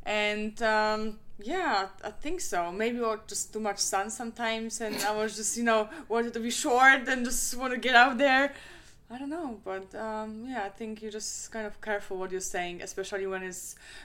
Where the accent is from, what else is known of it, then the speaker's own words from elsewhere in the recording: Krakow, Lesser Poland, Poland; I'm from Krakow. There are still no hard courts there. Can you imagine?